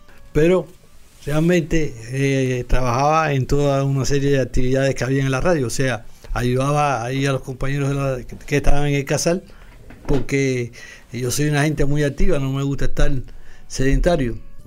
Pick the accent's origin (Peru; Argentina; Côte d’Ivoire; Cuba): Cuba; now in Spain; Bueno, ya pues yo llego aquí de Cuba, bueno, de traba, ya saben que soy cubano